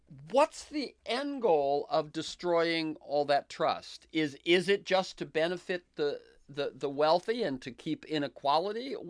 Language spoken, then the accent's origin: English; Florida, United States; I grew up in Florida.